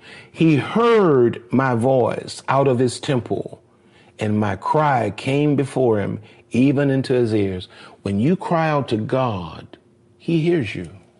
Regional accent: New Orleans, Louisiana, United States; Katrina, and I'm from New Orleans.

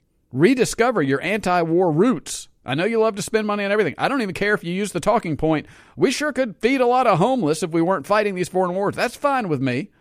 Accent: New York City, New York, United States; born there; it's luck that I was born in Queens, New York, and not in Kabul, Afghanistan. It's luck. I didn't earn that. I just popped up, and I had a middle-class family in New York. I moved to Mississippi.

